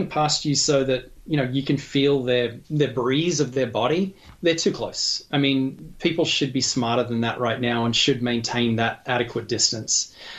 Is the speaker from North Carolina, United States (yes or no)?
no; Massachusetts, United States; and I know Massachusetts is not at the high, but it's my home state, so I know a lot about it.